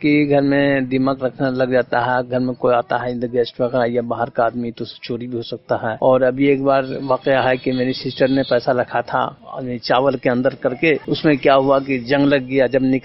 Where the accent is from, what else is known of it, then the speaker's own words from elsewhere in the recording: Shevarpur, Bihar, India; मैं मुंगेर का रहने वाला हूँ, विलेज शेवरपुर का।